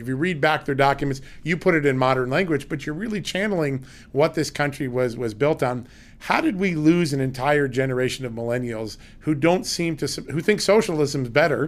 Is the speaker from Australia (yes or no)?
no; Northeast, United States; We probably look a lot alike. We're from the Northeast.